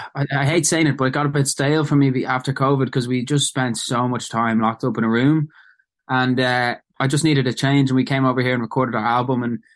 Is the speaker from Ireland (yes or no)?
yes; Dublin, Leinster, Ireland; Obviously, I felt Irish and I felt like I was from Dublin, but I didn't feel like I was ever someone that would stay put.